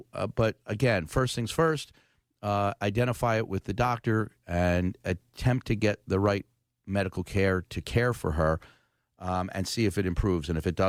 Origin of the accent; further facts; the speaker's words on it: Philadelphia, Pennsylvania, United States; from the Oxford Circle.